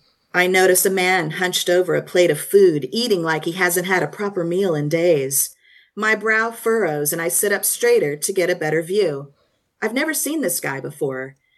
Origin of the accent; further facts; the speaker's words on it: Atlanta, Georgia, United States; A lot of my stuff is Southern because I'm from Atlanta